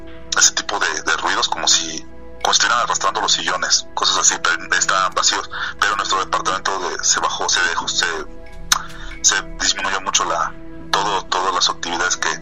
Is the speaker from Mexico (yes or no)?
yes; Mexico City, Mexico; nosotros somos somos originarios de la Ciudad de México, y toda mi familia todavía vive allá.